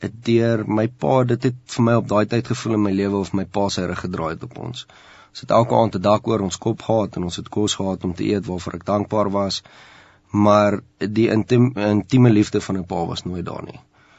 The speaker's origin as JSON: {"language": "Afrikaans", "town": "Lydenburg", "region": "Mpumalanga", "country": "South Africa", "tie": "born there", "said": "ek is ook in Leidenburg gebore"}